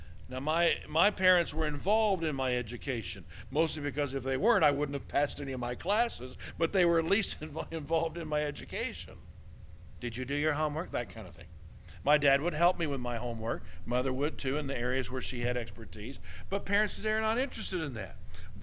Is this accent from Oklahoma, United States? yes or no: yes; Jenks, Oklahoma, United States; Man, when I was growing up in Jenks, our band director required that every high school band student practice 60 minutes.